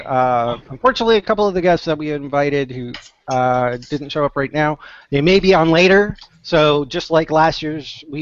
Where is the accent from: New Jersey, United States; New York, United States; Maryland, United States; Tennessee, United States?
New York, United States; born there; I was born in New York, so technically I was born in Central time, or Eastern time.